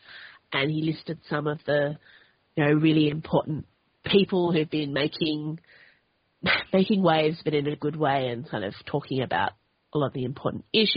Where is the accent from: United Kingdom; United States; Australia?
Australia; I'm Australian.